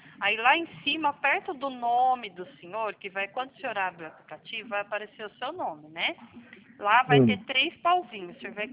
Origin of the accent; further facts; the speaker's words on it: São Paulo, Brazil; eu sou de São Paulo, mas eu atendo o Brasil inteiro.